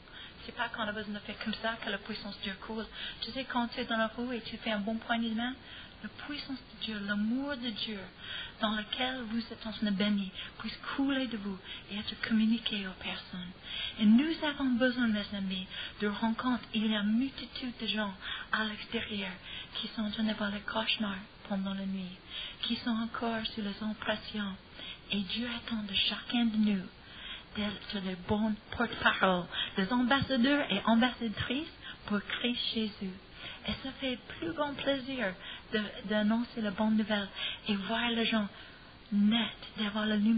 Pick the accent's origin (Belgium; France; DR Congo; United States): United States; French is a second language; Pour moi, en tant qu'Américaine, c'est un miracle et c'est goûteuse.